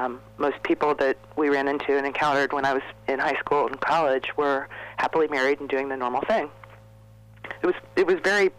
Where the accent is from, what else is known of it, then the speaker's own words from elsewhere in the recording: San Diego, California, United States; moved away; Well, I actually am from San Diego, and growing up in San Diego for the first part of my life